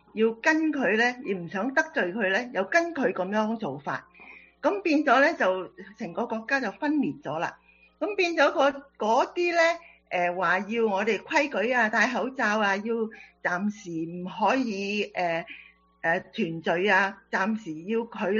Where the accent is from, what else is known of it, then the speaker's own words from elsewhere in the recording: China; 譬如我哋中國人啦，或者菲律賓人啊